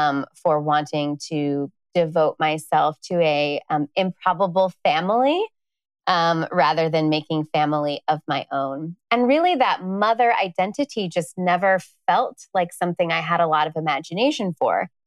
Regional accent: Midwest, United States; So I grew up in the American Midwest on white bread and Jesus. I was Catholic. I was kind of steeped in a lot of the messages that a young Catholic girl gets.

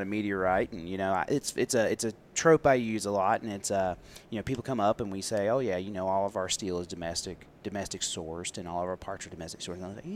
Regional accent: United States; I'm an American. I believe we went to the moon, okay?

